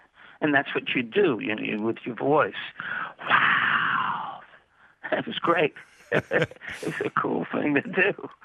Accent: Brooklyn, New York, United States; I mean, I grew up in Cheapside Bay in Brooklyn.

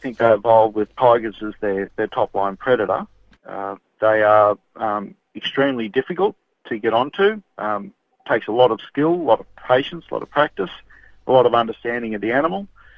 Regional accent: New South Wales, Australia; But in my home state in New South Wales, I shoot a lot of foxes.

